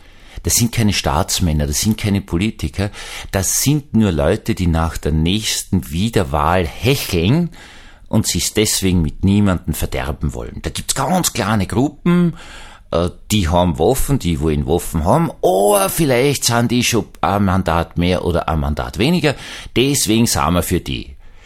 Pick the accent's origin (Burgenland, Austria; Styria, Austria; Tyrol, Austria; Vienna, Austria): Vienna, Austria; Ich bin Wiener, ich sehe das nicht.